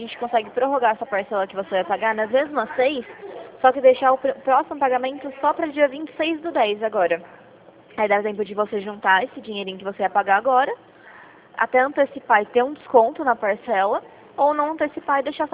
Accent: São Paulo, Brazil; eu sou aqui de São Paulo.

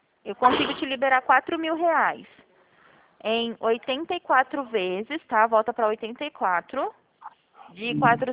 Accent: Presidente Prudente, São Paulo, Brazil; eu sou de Prudente.

